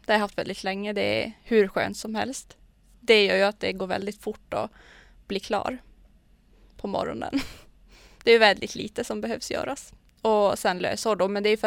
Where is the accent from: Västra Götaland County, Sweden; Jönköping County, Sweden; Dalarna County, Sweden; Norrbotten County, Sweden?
Norrbotten County, Sweden; Luleå; Och då står det att jag är från Luleå.